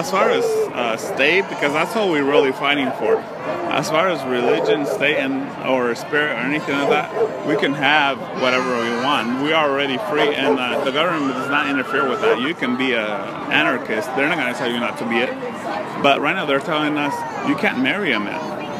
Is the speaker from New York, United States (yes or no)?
no; Modesto, California, United States; I am from Modesto